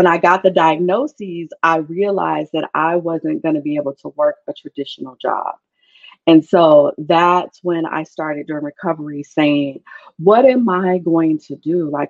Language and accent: English; Chicago, Illinois, United States; Born and raised in the projects of Chicago, Illinois, called the Rockwell Gardens. If anybody's from Chicago listening.